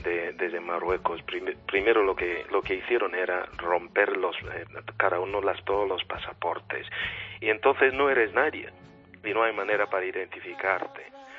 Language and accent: Spanish; Nigeria; Spanish is a second language; moved away; Pues precisamente salí de Nigeria en el año 1997 aproximadamente, a finales de este año